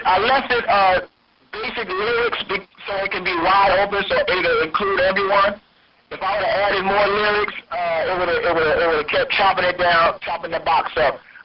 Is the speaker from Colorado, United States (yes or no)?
no; New Jersey, United States; I'm from Jersey. Let's get that straight. I am from New Jersey